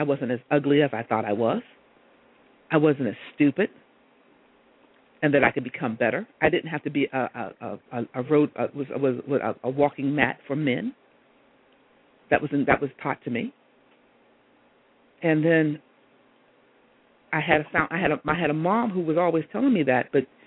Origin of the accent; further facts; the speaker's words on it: Hubbard, United States; I saw growing up in Hubbard, they told me that I was dumb.